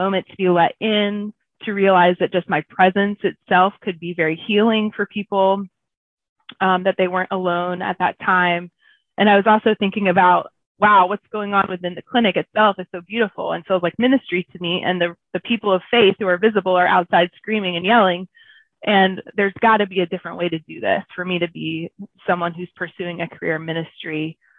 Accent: Georgia, United States; Yeah, so I grew up in Southeast Georgia in a small town

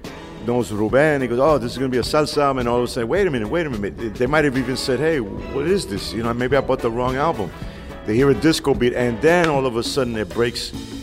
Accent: New York, United States; And as a New Yorker, my Spanish was not the best.

